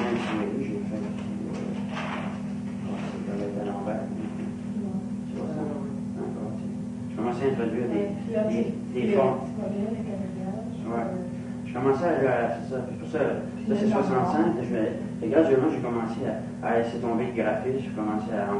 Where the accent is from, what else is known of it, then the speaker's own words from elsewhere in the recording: United States; que je m'exprime plus comme un Américain, que je suis. Finalement, je suis un Américain.